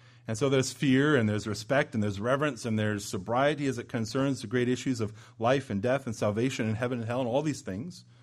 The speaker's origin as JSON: {"language": "English", "region": "Alaska", "country": "United States", "tie": "born or raised there", "also_born_or_lived": "California", "said": "Now, many of you know that I grew up in Alaska. I lived a short time in California."}